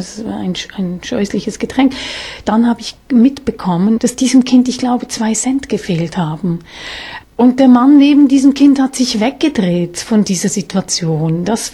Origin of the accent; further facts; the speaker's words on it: Switzerland; now in Germany; Und ich sage, nein, ich komme aus der Schweiz.